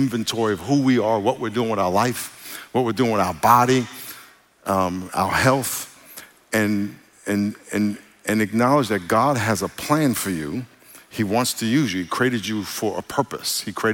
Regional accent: New York, United States; now in California, United States; being in California, where I'm from New York, so you know Christmas is coming because it's cold.

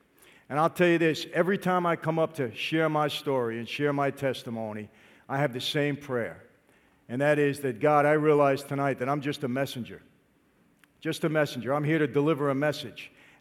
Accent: Brooklyn, New York, United States; also born or lived in Long Island; I grew up in Brooklyn, but then moved to Long Island. He was all around my old neighborhood. I didn't even realize he was Italian, but man, he's Italian, like me.

